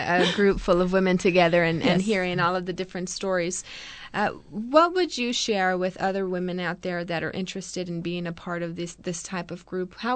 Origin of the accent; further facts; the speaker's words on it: Corpus Christi, Texas, United States; born there; Well, I'm glad that you mentioned that because I was born in Corpus Christi. I attended Miller High School. I left to San Antonio for a few years